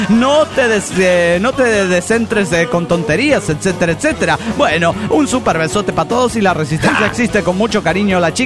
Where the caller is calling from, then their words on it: Guadalajara, Jalisco, Mexico; de Guadalajara, Jalisco, México.